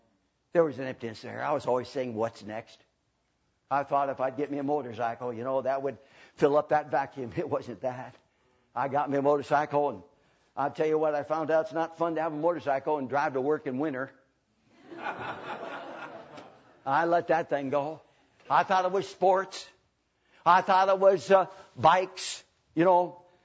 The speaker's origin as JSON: {"language": "English", "town": "Spokane", "region": "Washington", "country": "United States", "tie": "born or raised there", "said": "My hometown, I was raised on Spokane, Washington."}